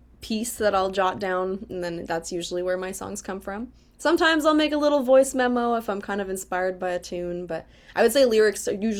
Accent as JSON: {"language": "English", "region": "Alberta", "country": "Canada", "tie": "born or raised there", "also_born_or_lived": "Fort McMurray", "said": "I am a Métis alternative folk singer-songwriter based in Edmonton, but I was born in Fort McMurray, Alberta, and moved just outside of Edmonton to an acreage when I was little."}